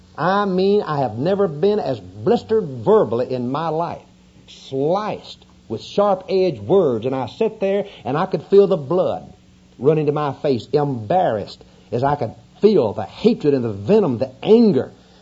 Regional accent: Louisiana, United States; I'm from Louisiana, I mentioned a few moments ago. And down our way, we eat most anything that doesn't eat us first.

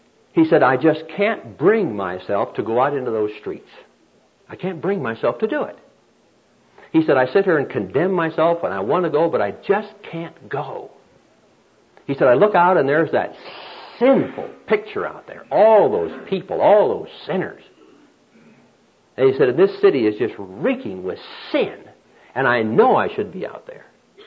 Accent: Midwest, United States; I've worked in the fields. I'm from the Midwest.

